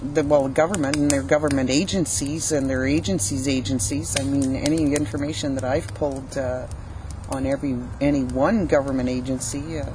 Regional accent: British Columbia, Canada; being that I came from Vancouver Island, across Canada, it's the same problem.

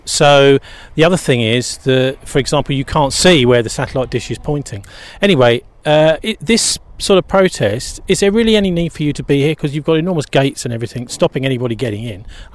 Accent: Bristol, South West England, United Kingdom; Because I'm from Bristol, just around the corner from us, we've got GCHQ.

